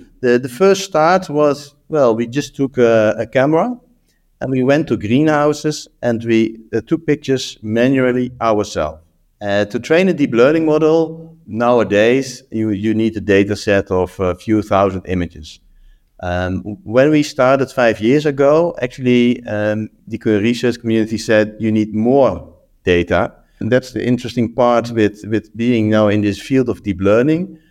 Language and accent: English; Netherlands; English is a second language; I'm from the Netherlands